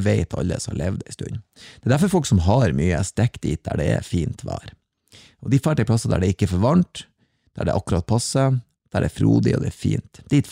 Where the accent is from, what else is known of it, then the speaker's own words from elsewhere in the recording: Bodø, Nordland, Norway; Så jeg hadde en helg her hjemme i Bodøbyen. Og nå til helga, så skal jeg altså være hjemme i byen min og henge med folk.